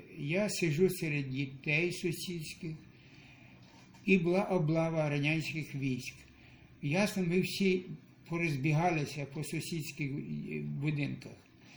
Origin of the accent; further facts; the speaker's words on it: Kopachyntsi, Ivano-Frankivsk Oblast, Ukraine; Народився я 17 червня 1937 року в селі Копачинцях Городенківського району, у багатодітній патріотичній селянській родині